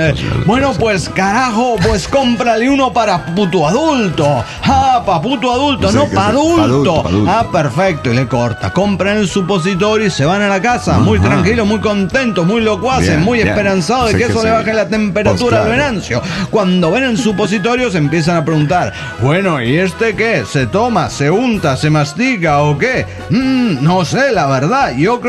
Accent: Silao, Guanajuato, Mexico; Soy el aldeano de Silao.

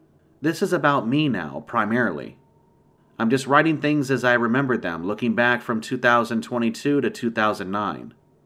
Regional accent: Boston, Massachusetts, United States; Growing up in Boston, I couldn't imagine ever not wanting to come back.

